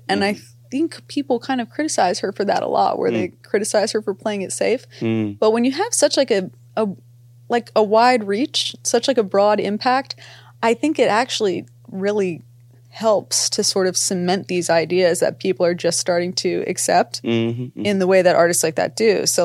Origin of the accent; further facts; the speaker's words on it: Texas, United States; Texas, you know, so like, I'll always support the artistry.